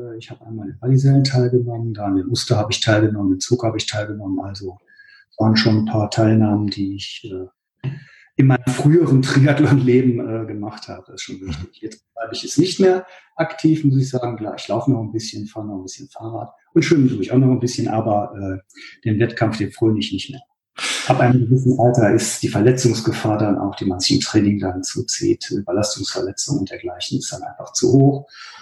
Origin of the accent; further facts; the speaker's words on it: Germany; moved away as an adult; now in Schaffhausen, Switzerland; Ja, seit wann wohne ich in der Schweiz? Wie eben schon angemerkt, 2002 bin ich gezügelt aus Deutschland aus beruflichen Gründen nach Schaffhausen.